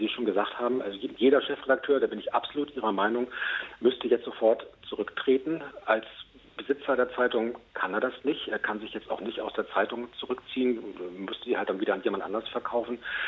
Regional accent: West Germany, Germany; Ich kam irgendwie 99 als Wessi zur Berliner Zeitung

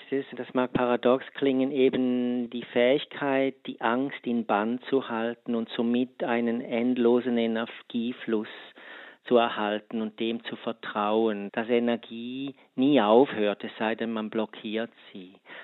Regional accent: Switzerland; ich komme aus der Schweiz

